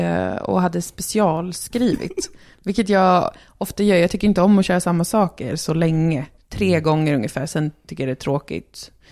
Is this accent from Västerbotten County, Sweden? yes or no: yes; Umeå, Västerbotten County, Sweden; För det var första gången jag stoppade i Umeå, där jag är född och uppvuxen.